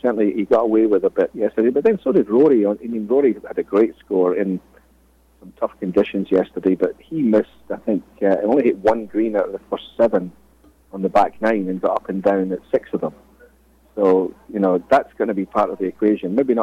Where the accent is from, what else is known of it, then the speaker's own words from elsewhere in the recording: Scotland, United Kingdom; I'm from Scotland, so Opens in England only count as half a major, unfortunately.